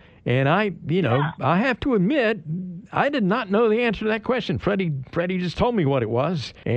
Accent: North Carolina, United States; Well, I'll probably know the answer to this since I grew up in North Carolina as well.

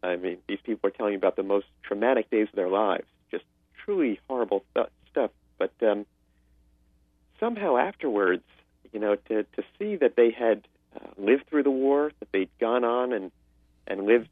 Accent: United States; And I think maybe as an American, I found it exceptionally shocking because, that certainly isn't the American way.

